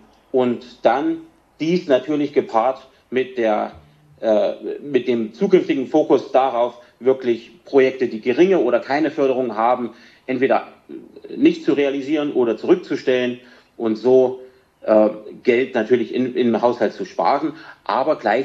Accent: Bad Langensalza, Thuringia, Germany; ich bin in Bad Langensalza geboren und meine Stadt liegt mir am Herzen. Also seit Geburt an, auch wenn ich zwischendurch ein paar Jahre weg war, bin ich ja wiedergekommen

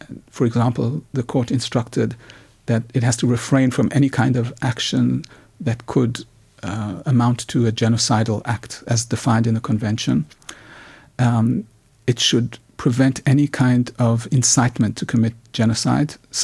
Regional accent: South Africa; as a South African who's old enough to have remembered being a child in apartheid South Africa

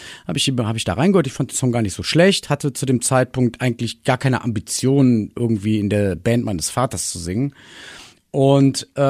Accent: Königswinter, North Rhine-Westphalia, Germany; Ich komme aus Königswinter, Pfingstel aufgewachsen und in Oerlinghofen. Und bei uns war immer der Proberaum zu Hause.

